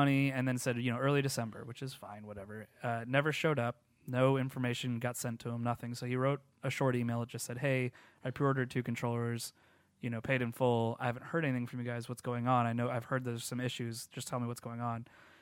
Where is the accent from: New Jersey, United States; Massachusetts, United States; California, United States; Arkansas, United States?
Massachusetts, United States; Boston; you've got another thing coming, I'm from Boston. I know everybody there.